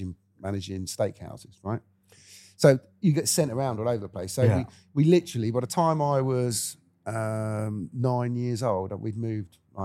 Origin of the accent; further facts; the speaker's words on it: Hartley Wintney, South East England, United Kingdom; also born or lived in Southampton; I was born in Southampton. Mm-hmm. And my parents had a pub called the Gatties there at the time. And then we went to Richmond, Southampton, Hartley Whitney, which mm-hmm. is where I was brought up.